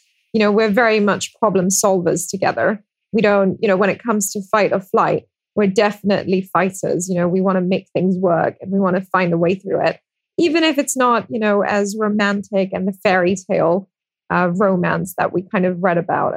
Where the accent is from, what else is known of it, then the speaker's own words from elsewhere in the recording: Singapore; also born or lived in India; So I'm from India and I grew up in Singapore.